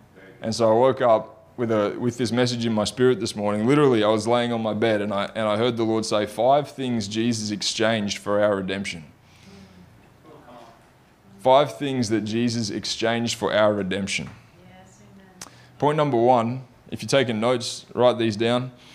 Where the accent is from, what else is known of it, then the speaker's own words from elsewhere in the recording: Brisbane, Queensland, Australia; born there; also born or lived in Melbourne; I was born in Brisbane. My wife was born in Melbourne, and we met up here, which was a huge blessing. And I moved down there. We spent a lot of time, probably almost 8 years in Melbourne